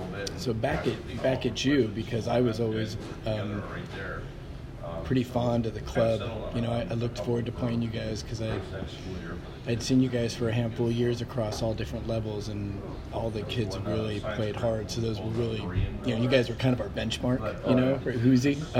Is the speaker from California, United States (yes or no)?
yes; Oakland, California, United States; now in Richmond, United States; from Richmond, but originally from the Bay Area. Born and raised in Oakland, and I've been out here 20 years this Labor Day weekend.